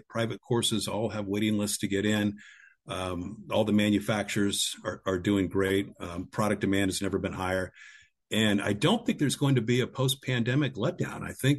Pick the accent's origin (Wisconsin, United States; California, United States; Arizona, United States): California, United States; I'm a NorCal native, and I grew up right down in Marin County, north of San Francisco, and my territory ends down in the Napa area.